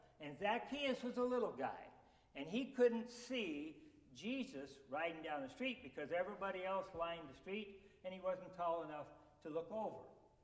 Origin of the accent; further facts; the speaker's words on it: Nebraska, United States; Now, I'm from Nebraska, the football capital of the world, right?